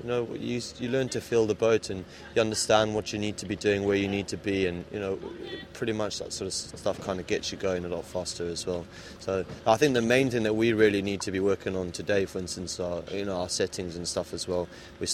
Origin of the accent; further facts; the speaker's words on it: Cape Town, Western Cape, South Africa; also born or lived in Durban; now in London, United Kingdom; I'm originally from Cape Town, and we used to both sail 29ers when we were younger, but I've been over in the UK for quite a while now